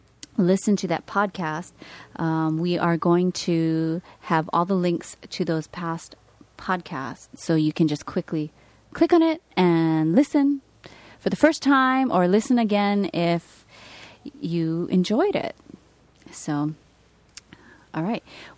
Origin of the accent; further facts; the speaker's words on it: Hawaii, United States; And it's funny because we're both born and raised in Hawaii.